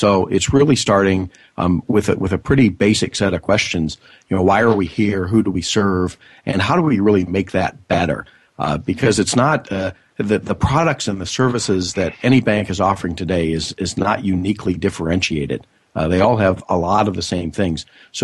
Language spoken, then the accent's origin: English; Seattle, Washington, United States; It's here in my hometown of Seattle on March 3rd through 5th, and we'll be there, and we're excited about it.